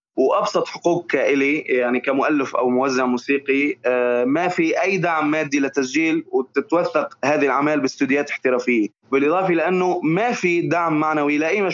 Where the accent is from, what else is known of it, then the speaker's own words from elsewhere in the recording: Syria; نحكي عن صعوباتنا اللي عم تواجهنا نحن كشباب سوري